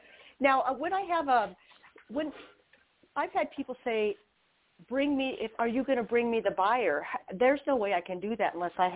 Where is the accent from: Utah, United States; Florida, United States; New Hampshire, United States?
Utah, United States; I'm from Utah.